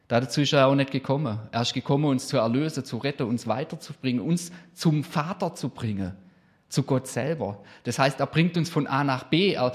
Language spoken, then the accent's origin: German; Villingen-Schwenningen, Baden-Württemberg, Germany; Meine Heimat ist viel in Schwenning.